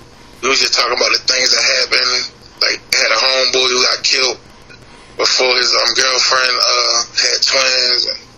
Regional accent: Baltimore, Maryland, United States; Like, man, I'm going to say this. I'm from Baltimore.

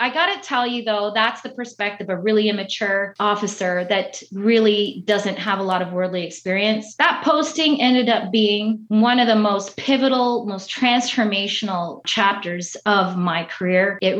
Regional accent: Brampton, Ontario, Canada; We moved to the suburbs in Peel region. I grew up in Brampton, which is one of the communities that I police right now.

